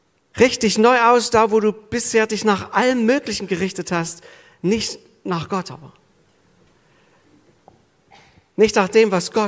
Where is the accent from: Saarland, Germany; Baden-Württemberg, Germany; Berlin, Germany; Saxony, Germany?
Saxony, Germany; Sosa; In meinem Heimatort Sosa hat sich vor einiger Zeit mal ein Spitzenpolitiker angekündigt.